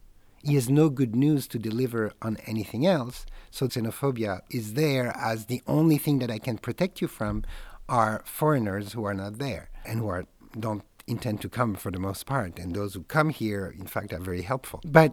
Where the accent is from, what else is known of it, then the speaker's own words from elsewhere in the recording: Belgium; also born or lived in New York; now in France; I'm from Belgium originally, and then from then I went to New York and I studied there, and then came to France after that.